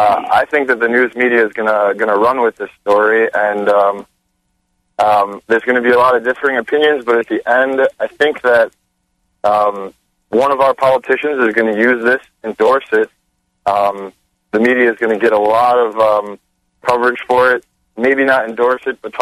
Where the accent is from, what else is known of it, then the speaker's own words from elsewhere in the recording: Wisconsin, United States; Hey, so yeah, I'm from Wisconsin, and I just went through the whole debacle in Wisconsin early this spring with regards to a very extreme liberal movement here.